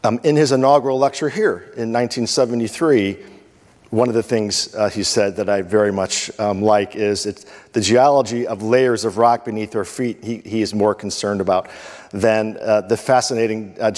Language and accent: English; Chicago, Illinois, United States; When I was a young boy growing up in Chicago, there was a television serialization of a Czech movie